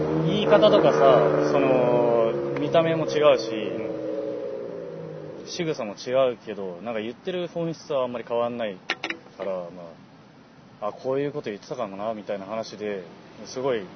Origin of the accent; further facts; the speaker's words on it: Fukushima, Japan; 僕の実家はそう、あの福島だけど、だから田舎っちゃ田舎なんだけど、東北だから